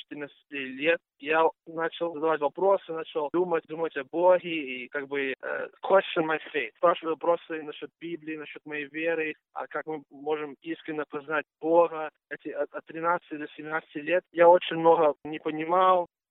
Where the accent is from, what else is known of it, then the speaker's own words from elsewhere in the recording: Sacramento, California, United States; Russian is a second language; also born or lived in Harrisonburg, Virginia; Мои родители приехали из Украины в Запорожье, и я вырос здесь в Америке. Я ни разу не был в России, на Украине. Вырос здесь в Сакраменто и вырос в верующей семье. Мои родители были члены Второй Славянской Баптистской Церкви, и я в той церкви вырос.